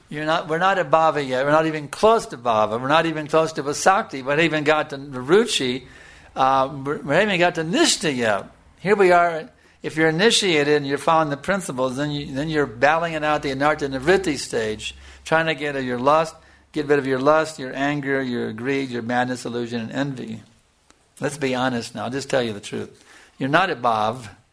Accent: Noida, Uttar Pradesh, India; Now, I'm a disciple from Noida, India.

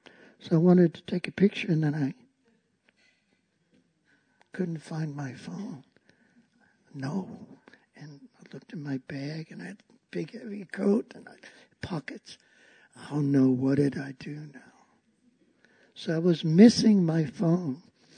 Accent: South Africa; Now, I'm from South Africa.

